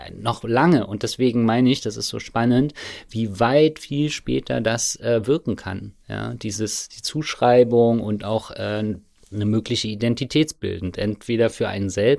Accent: Germany; born there; ich bin in der DDR geboren.

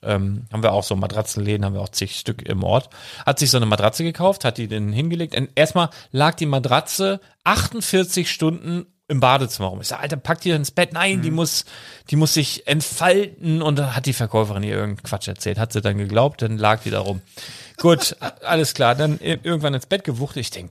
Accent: Handorf, Germany; Das ist da, wo ich aufgewachsen bin, von 5 bis 16, 17 so ungefähr.

